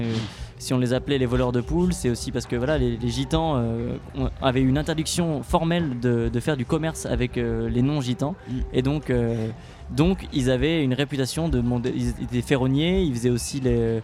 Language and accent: French; Saint-Nazaire, Pays de la Loire, France; Nous on avait joué beaucoup de musique klezmer à Saint-Nazaire, donc on est des Bretons de Saint-Nazaire.